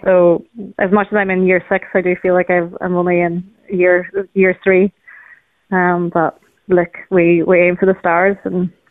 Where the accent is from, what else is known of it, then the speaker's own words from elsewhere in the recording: Ireland; I was buying it anyway just because I wanted to support you being Irish, but now I love the product. And that was great. I just think the Irish, what we do is great.